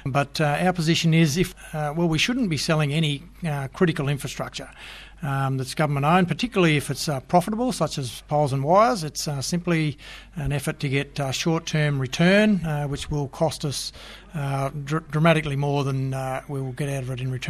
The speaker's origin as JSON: {"language": "English", "town": "Darwin", "region": "Northern Territory", "country": "Australia", "tie": "born or raised there", "also_born_or_lived": "Borroloola / Busselton / Perth / Katherine", "said": "I was brought up in the Northern Territory, born in Darwin, lived in an Aboriginal community for the first 4 years of my life. I lived in Darwin, Borroloola, Busselton, Perth, back to Darwin, then off to a cattle station out from Katherine."}